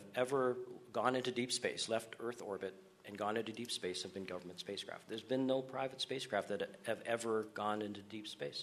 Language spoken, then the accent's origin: English; Canada; and being a Canadian that escaped the winters in January with my family every winter and came down here to thaw out for a little bit.